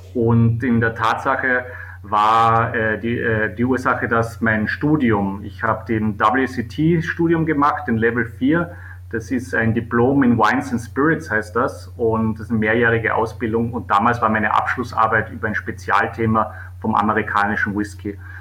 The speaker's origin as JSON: {"language": "German", "region": "Carinthia", "country": "Austria", "tie": "born or raised there", "said": "Das ist der Ort, wo ich aufgewachsen bin und wo ich jetzt mal den Sommer verbringe."}